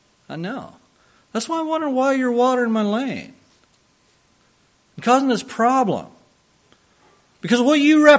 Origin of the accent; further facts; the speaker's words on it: Oregon, United States; now in Umatilla County, United States; And I come from the Willamette Valley. And it rains there a lot.